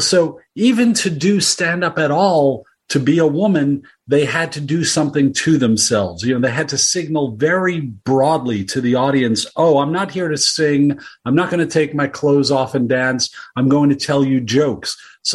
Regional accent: New York, United States; now in Portland, United States; I grew up in New York. I live now in Portland, Oregon. I've always lived on the coasts.

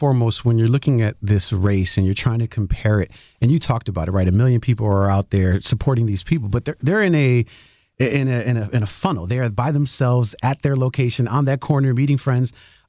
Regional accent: Chicago, Illinois, United States; I can say, you know, I'm from Chicago.

